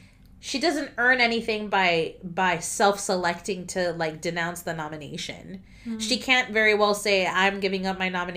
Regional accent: United States; And yes, I'm American.

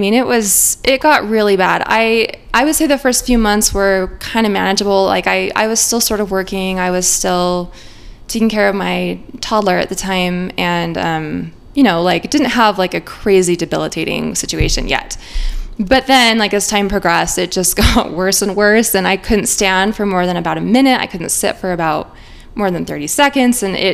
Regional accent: Salt Lake City, Utah, United States; moved away as an adult; now in Los Angeles, United States; I grew up in Utah, Salt Lake City. I moved out to Los Angeles in my mid-20s to pursue my dreams in the music industry

